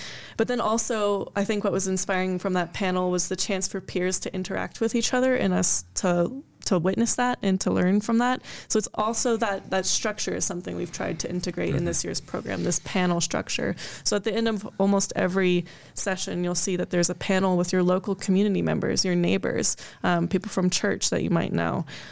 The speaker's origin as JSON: {"language": "English", "country": "Singapore", "tie": "born or raised there", "said": "So I grew up overseas in Southeast Asia."}